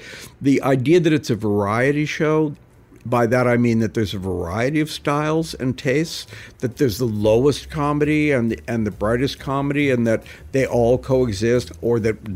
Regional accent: Canada; growing up in Canada

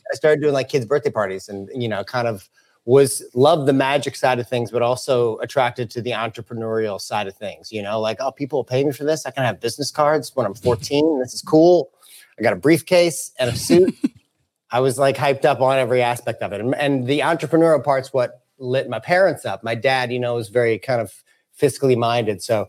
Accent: St. Louis, Missouri, United States; St. Louis. St. Louis.

